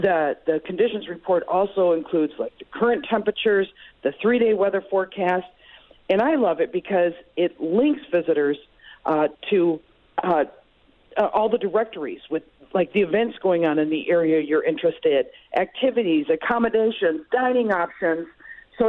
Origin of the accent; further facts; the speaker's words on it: Beloit, Wisconsin, United States; I'm from Beloit, so that drive to Bayfield is almost 300 miles.